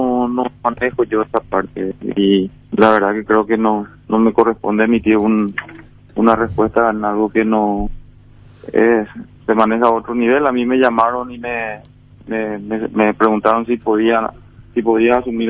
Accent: Asunción, Paraguay; Somos de Ceballos Cue, Asunción.

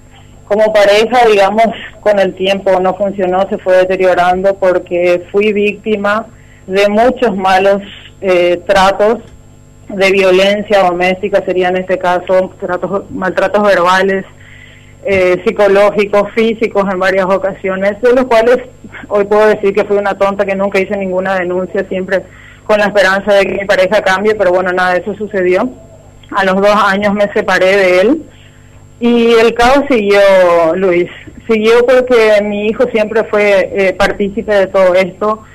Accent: Paraguay; somos dos ciudadanos paraguayos. Yo soy paraguaya de 31 años

